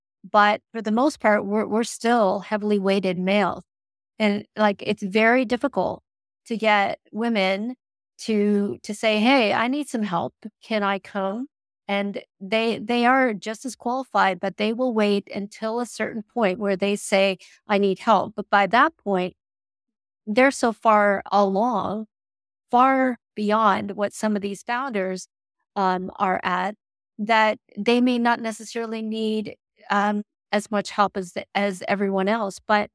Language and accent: English; Canada; And this is me talking as a Canadian.